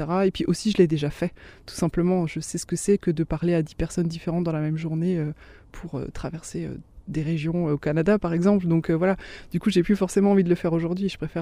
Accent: Grand Est, France; je viens d'Alsace, j'ai 34 ans, j'ai grandi près de Colmar en Alsace.

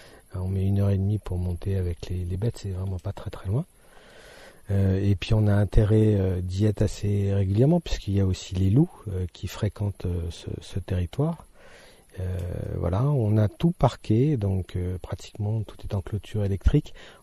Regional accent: Normandy, France; Moi je viens de Normandie, d'une société plutôt urbaine, d'un milieu plutôt bourgeois.

